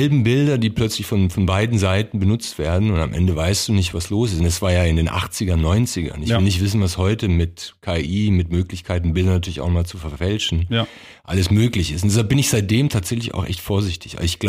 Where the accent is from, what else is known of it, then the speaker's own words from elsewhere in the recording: Baden-Württemberg, Germany; In Württemberg geboren, in Baden groß geworden, also da auch wieder so ein Konflikt, ja, Kroate, Serbe, dann Baden-Württemberg, lauter Konflikte in meinem Leben.